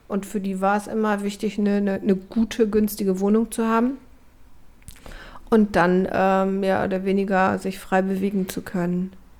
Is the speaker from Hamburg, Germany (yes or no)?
yes; Hamburg, Germany; ich bin in Ottensen aufgewachsen, in Altona.